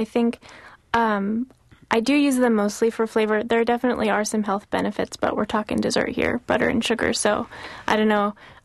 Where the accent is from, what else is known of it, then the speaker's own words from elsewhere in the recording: Pacific Northwest, United States; I'm from the Pacific Northwest